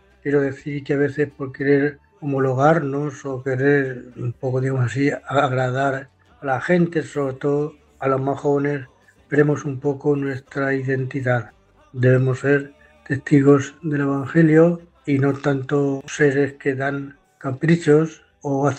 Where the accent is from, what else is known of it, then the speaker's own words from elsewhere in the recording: Herencia, Castilla-La Mancha, Spain; born there; Nací en Herencia el 2 de marzo de 1960 y fui ordenado sacerdote en Daimiel 16 de julio de 1988. Llevo 38 años de sacerdote.